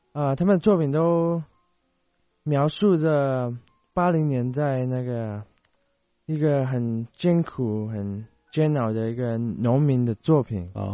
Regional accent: Jakarta, Indonesia; 我是来自印尼雅加达的

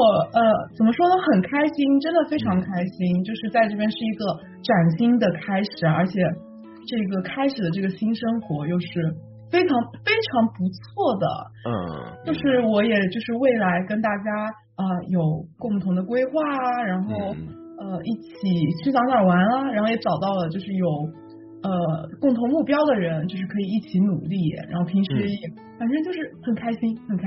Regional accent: China; 然后可能是因为我刚从国内过来，然后我这一切都很有新鲜感

